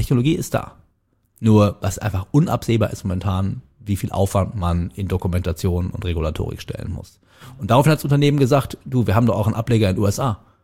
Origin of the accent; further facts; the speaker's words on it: Cologne, North Rhine-Westphalia, Germany; born there; Ja gebürtiger Kölner